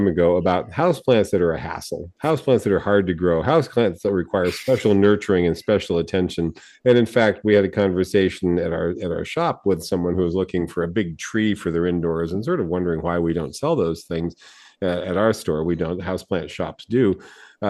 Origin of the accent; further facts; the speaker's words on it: San Diego, California, United States; I grew up in San Diego, where Ficus benjamina was planted in front yards.